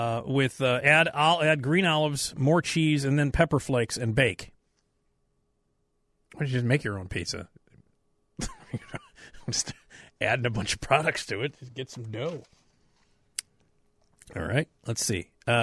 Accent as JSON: {"language": "English", "town": "Chicago", "region": "Illinois", "country": "United States", "said": "Of course I do. I'm a Chicagoan."}